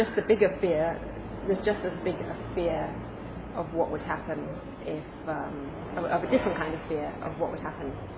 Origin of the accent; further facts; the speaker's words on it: England, United Kingdom; I come from England, by the way.